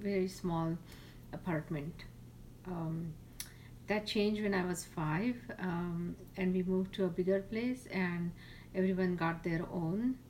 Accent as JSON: {"language": "English", "town": "Mumbai", "region": "Maharashtra", "country": "India", "tie": "born or raised there", "said": "Well, my childhood was in India. I grew up in Mumbai, the economic capital of India."}